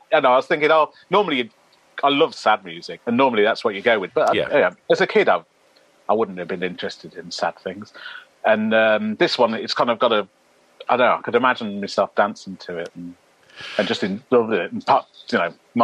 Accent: Tamworth, West Midlands, United Kingdom; So I'm from Tamworth, just right. north of Birmingham. Actually, a place called Faisley, which is just outside of Tamworth

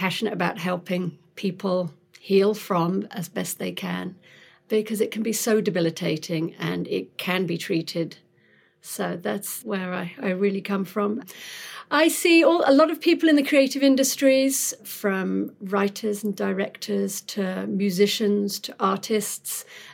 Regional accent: London, United Kingdom; As you can probably hear, I'm not from around here. I'm originally from London.

